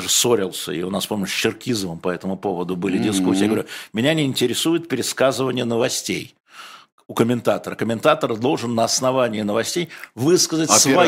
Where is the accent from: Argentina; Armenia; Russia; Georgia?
Russia; Moscow; Ну, вы же из Краматорска, а я из Москвы. Я не готов.